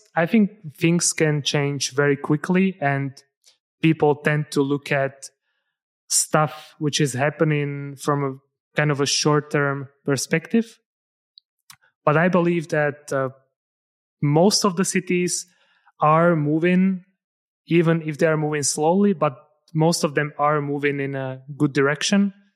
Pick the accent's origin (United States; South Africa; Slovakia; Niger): Slovakia; moved away as an adult; now in Scotland, United Kingdom; So I'm originally from Slovakia, went to elementary, middle, and high school here. And then I moved to Scotland for university